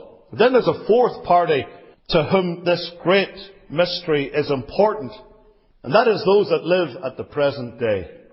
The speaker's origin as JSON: {"language": "English", "country": "United Kingdom", "said": "even though I, for example, am a British citizen"}